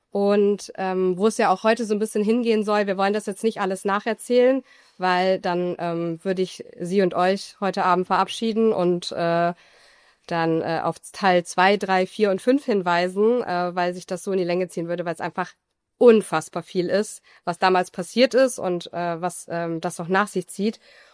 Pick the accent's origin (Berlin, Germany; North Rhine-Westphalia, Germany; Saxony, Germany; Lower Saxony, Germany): North Rhine-Westphalia, Germany; Solingen; now in Wuppertal, Germany; Ich komme aus Solingen.